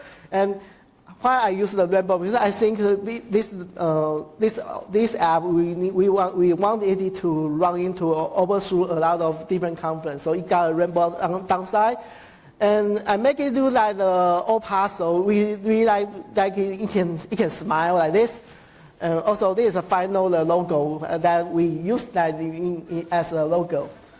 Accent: Taiwan; Okay, hello everyone. I'm from Taiwan

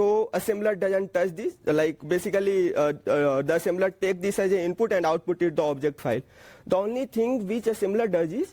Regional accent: India; I am undergraduate student from India

